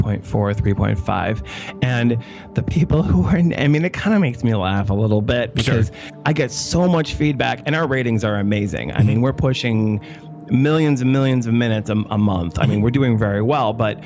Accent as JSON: {"language": "English", "town": "Milwaukee", "region": "Wisconsin", "country": "United States", "said": "I'm from Milwaukee. I love Milwaukee. And I want to put Milwaukee in as many of my films and TV shows as I can because it's a beautiful city."}